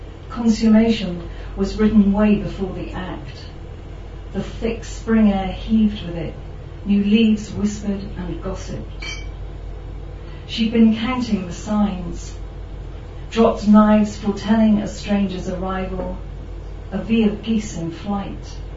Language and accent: English; South West England, United Kingdom; I'm from Somerset in England in the very beginning, and my mum grew up in a very small village. And I've done a lot of travelling all my life, but my whole family have stayed in one place. I've got a huge family, and they're all around Bridgewater